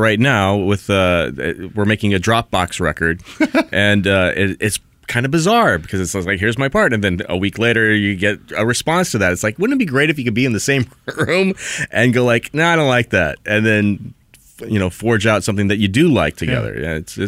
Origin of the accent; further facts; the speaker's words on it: Macomb, Illinois, United States; Originally from Illinois. Small town, Western Illinois University is there. It's called Macomb, Illinois, middle cornfields, 20,000 people. Parents were from Chicago, so I would end up going there a lot for vacations and whatnot.